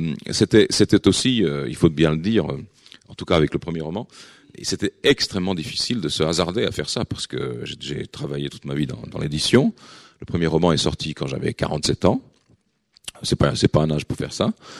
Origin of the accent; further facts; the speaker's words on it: Sremska Mitrovica, Vojvodina, Serbia; ma ville natale a ceci de particulier. Aujourd'hui, c'est une toute petite ville sinistrée, d'où qu'on préfère fuir.